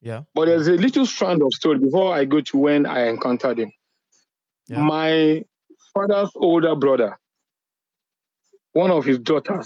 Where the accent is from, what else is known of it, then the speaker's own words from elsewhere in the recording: Abeokuta, Ogun, Nigeria; I'm from the … in Abeokuta.